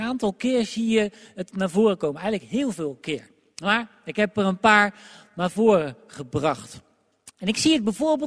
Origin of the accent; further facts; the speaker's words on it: Netherlands; En wij als Nederlanders begrijpen niet wat hier gebeurt, want in het Hebreeuws gebeurt er iets heel moois.